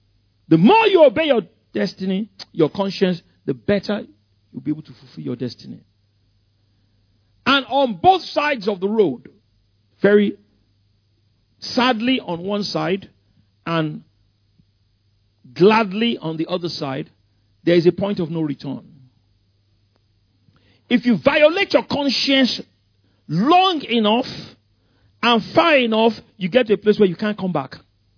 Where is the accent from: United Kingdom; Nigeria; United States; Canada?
Nigeria; Ikoyi, Lagos; I wanted to go to London, like all my friends, everybody in Ikoyi. I grew up in Ikoyi, Victoria Island.